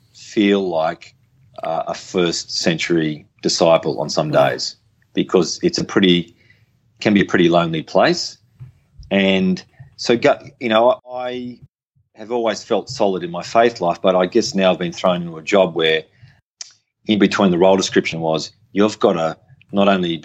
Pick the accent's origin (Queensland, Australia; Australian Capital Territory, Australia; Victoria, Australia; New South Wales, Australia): Australian Capital Territory, Australia; Canberra; I grew up in Canberra. I came through a Catholic family. I went to Morris College, Pierce. I had similar experiences to you. And now, you know, I'm in my 40s